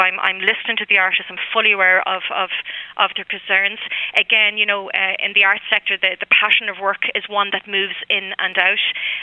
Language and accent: English; Ireland